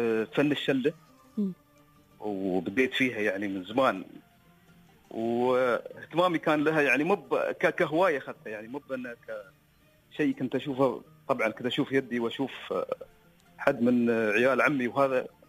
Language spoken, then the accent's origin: Arabic; United Arab Emirates; عندنا في الإمارات